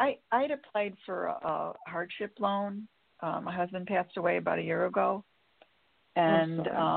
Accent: Illinois, United States; I'm from Illinois.

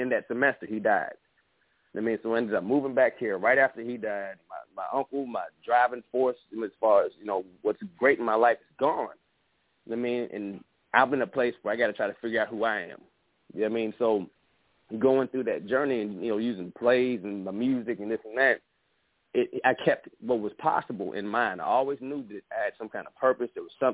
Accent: Atlanta, Georgia, United States; also born or lived in Memphis; I was born in Memphis, grew up in Atlanta, but I would come and stay in Memphis every summer because, my mom worked a job and went to school.

